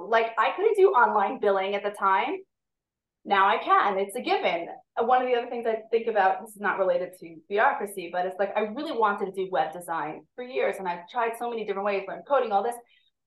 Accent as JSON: {"language": "English", "country": "United States", "lives_now": "Israel", "said": "First of all, because I had never done any advanced paperwork and form stuff really as an American, it wasn't like, oh, now I have to do it all in Hebrew."}